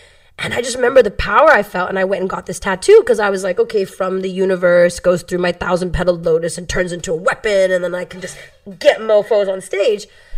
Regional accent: United States; which is something that I always wanted to do growing up in America, because it was absolutely just not even existent, you know?

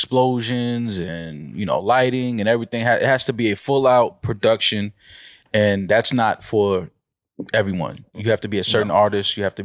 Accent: New York City, New York, United States; I'm from the Bronx. I have to go support, you know, the Bronx.

